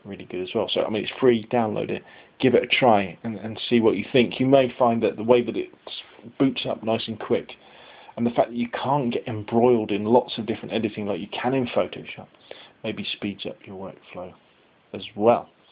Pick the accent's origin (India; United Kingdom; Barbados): United Kingdom; Gosport, South East England; around the town that is my hometown, that is Gosport